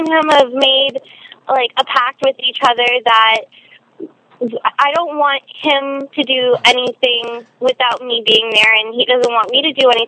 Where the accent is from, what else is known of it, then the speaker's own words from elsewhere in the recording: Florida, United States; I'm from Florida.